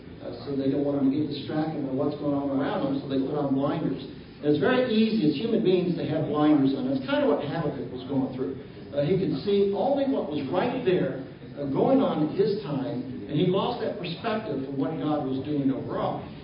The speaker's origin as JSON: {"language": "English", "region": "Kentucky", "country": "United States", "tie": "born or raised there", "said": "growing up in Kentucky, my dad used to like to take us sometimes to Churchill Downs in Louisville"}